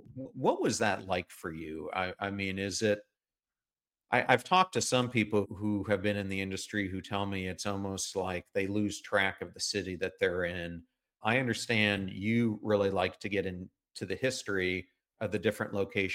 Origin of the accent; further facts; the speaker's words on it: York, Pennsylvania, United States; where I grew up in York, Pennsylvania, we had a ton of gangs and they were all part of these different gangs.